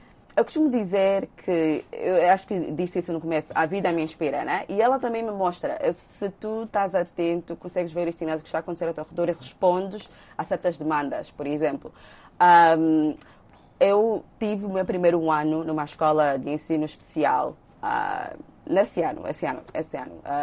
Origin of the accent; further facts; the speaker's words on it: Angola; um bocadinho de mim enquanto angolana